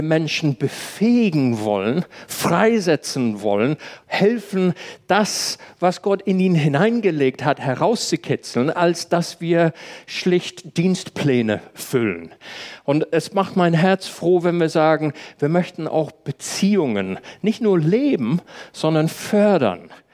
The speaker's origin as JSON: {"language": "German", "region": "England", "country": "United Kingdom", "lives_now": "Germany", "said": "Ich war die Tage in England, dort, wo ich herkomme, wieder mal Linksfahren üben."}